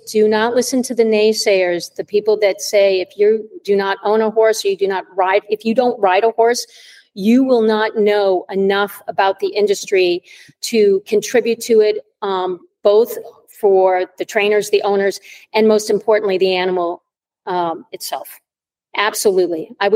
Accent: Massachusetts, United States; I have a background with horses. I grew up riding them in Massachusetts and gave it up in college.

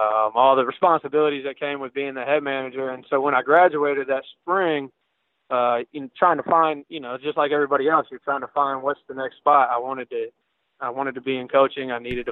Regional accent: Durham, North Carolina, United States; just growing up in Durham and being around. We lived right there. I grew up there my whole life

